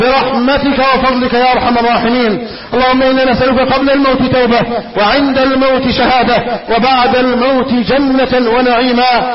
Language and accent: Arabic; Egypt; اللهم احفظ بلدنا مصر أمنا أمانا